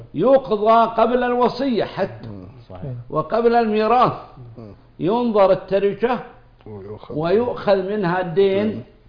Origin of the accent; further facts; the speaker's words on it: Saudi Arabia; عندنا في السعودية